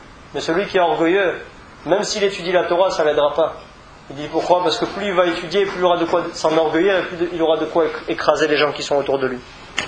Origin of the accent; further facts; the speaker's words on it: Toulouse, Occitanie, France; parce que moi je viens de Toulouse, ouais, c'est pas grave.